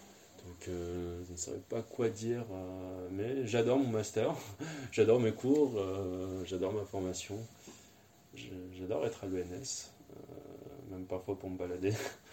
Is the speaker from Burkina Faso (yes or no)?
no; Saint-Denis, Île-de-France, France; also born or lived in Pierrefitte-sur-Seine; Alors j'ai grandi en Seine-Saint-Denis, tout d'abord à Saint-Denis, puis à Pierrefitte-sur-Seine, juste la ville à côté en fait, et j'y vis toujours.